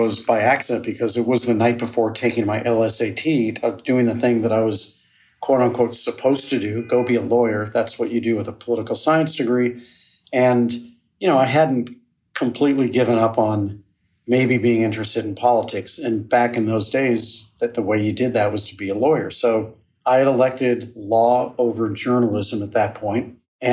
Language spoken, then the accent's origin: English; St. Louis, Missouri, United States; St. Louis, Missouri. 50-yard line of the United States of America